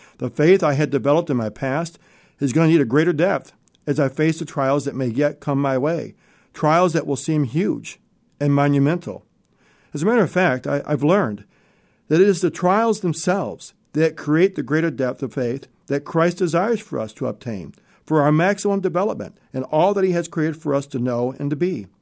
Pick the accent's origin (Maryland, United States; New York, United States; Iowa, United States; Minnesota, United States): New York, United States; North Syracuse; As a kid, I grew up in North Syracuse. We had a nice house with lots of room.